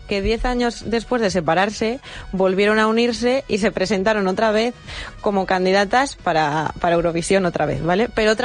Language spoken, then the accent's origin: Spanish; León, Castile and León, Spain; Que me pongo hasta flamenca y soy del León, fíjate.